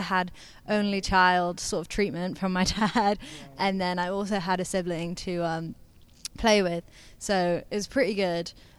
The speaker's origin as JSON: {"language": "English", "town": "Swansea", "region": "Wales", "country": "United Kingdom", "tie": "born or raised there", "lives_now": "Brighton, United Kingdom", "said": "So I grew up in Swansea, and when I was living there, there wasn't that much of a music scene that I felt wanted me."}